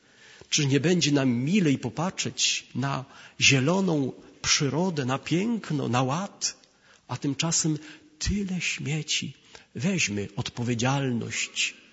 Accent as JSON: {"language": "Polish", "region": "Kraków-Częstochowa Upland", "country": "Poland", "tie": "born there", "said": "Ja urodziłem się na Wyżynie Krakowsko-Częstochowskiej, blisko Ogrodzieńca, Pieskowej Skały, Ojcowa."}